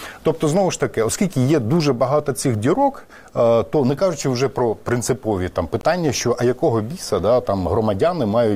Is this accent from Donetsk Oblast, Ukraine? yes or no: yes; Mariupol, Donetsk Oblast, Ukraine; в моєму рідному місті Маріуполь